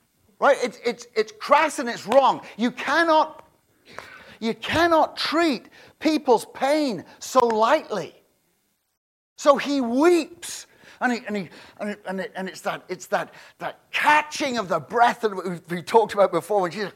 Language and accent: English; England, United Kingdom; Yes, I'm English.